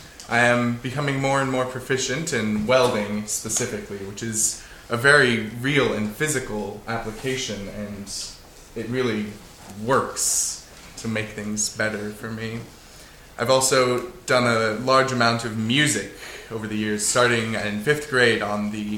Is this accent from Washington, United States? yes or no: yes; Gig Harbor, Washington, United States; also born or lived in Tacoma; I grew up in the Gig Harbor and Tacoma area. Gig Harbor and Tacoma have a very strong seagoing heritage